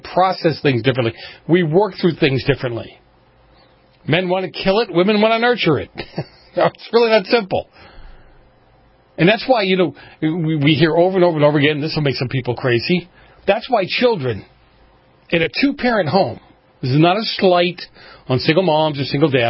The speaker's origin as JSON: {"language": "English", "town": "Boston", "region": "Massachusetts", "country": "United States", "tie": "born or raised there", "said": "And I'm sure where I grew up, in the area that I grew up in Boston, I probably had a majority of the same issues that I had in black communities. It was a very, very poor community."}